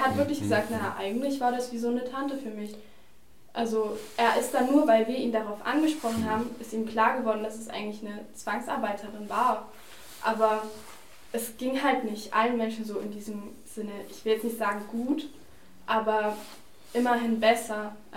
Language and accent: German; Falkenhain, Saxony, Germany; Also ich meine, auf den ganzen Dörfern, ich komme jetzt aus Falkenhain